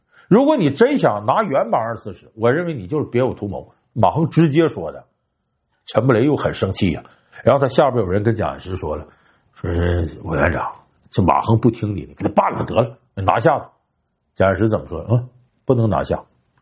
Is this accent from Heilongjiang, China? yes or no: yes; Harbin, Heilongjiang, China; 我们老家哈尔滨有一个厂子叫轴承厂